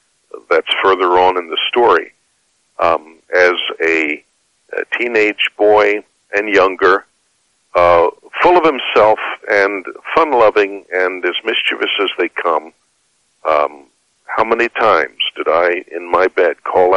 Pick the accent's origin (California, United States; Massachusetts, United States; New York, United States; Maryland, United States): Maryland, United States; Havre de Grace; born there; I was born in Haverty Grace, Maryland, which is a small town located right at the point where the Susquehanna River empties into the Chesapeake Bay.